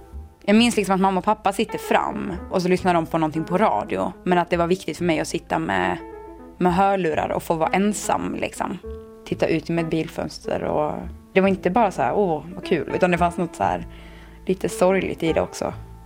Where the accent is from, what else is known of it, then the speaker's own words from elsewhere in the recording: Skåne, Sweden; Jag är uppvuxen i Skåne.